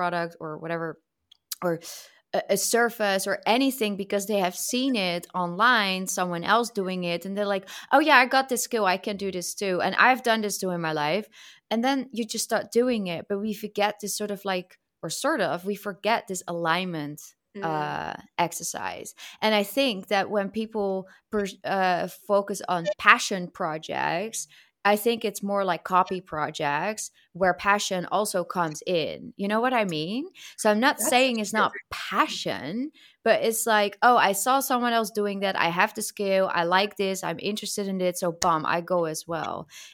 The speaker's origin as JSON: {"language": "English", "country": "Netherlands", "said": "I'm from the Netherlands. And then they're shocked because I don't sound Dutch."}